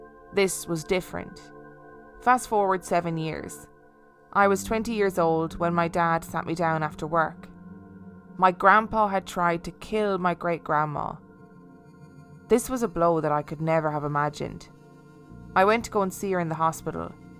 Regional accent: Memphis, Tennessee, United States; I grew up in Memphis, Tennessee in the US.

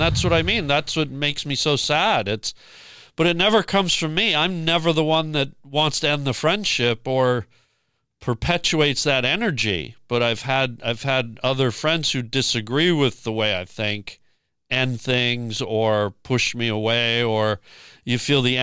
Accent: Canada; now in United States; And remember, I'm Canadian.

